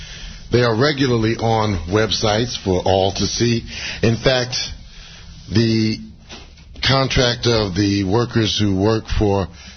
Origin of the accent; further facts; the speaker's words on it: Oakland, California, United States; I'm from Oakland, and I can tell you I've ran for school board a while back, and I worked with people there.